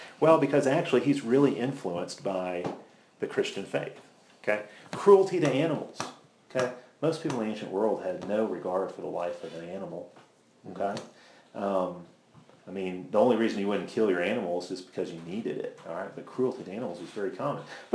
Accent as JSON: {"language": "English", "town": "Chicago", "region": "Illinois", "country": "United States", "tie": "born or raised there", "said": "I grew up in Chicago, where there are all these different suburbs that had kind of their own ethnic character."}